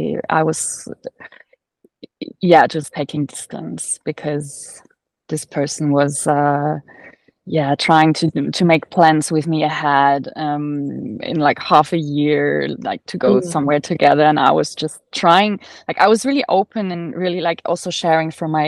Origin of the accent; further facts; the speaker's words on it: Germany; now in Australia; so I'm originally from Germany, but I've been living for 5 years in Australia. I want to make that my home